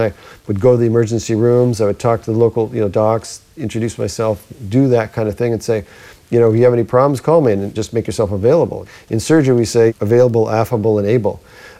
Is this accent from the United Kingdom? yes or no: no; Canada; moved away as an adult; now in United States; we're from Canada, and then trained in Canada mainly. Then we came here in '89 in the States